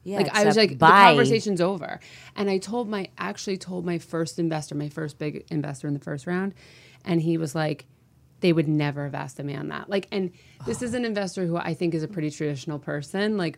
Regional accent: Connecticut, United States; which I'm from Connecticut

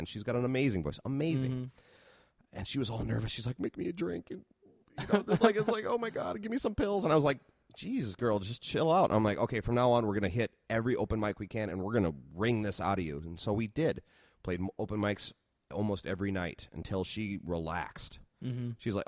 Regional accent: Minnesota, United States; accent: Minnesota; but I'm a Minnesota dude through and through. So my Minnesota accent was still wonderful and rich.

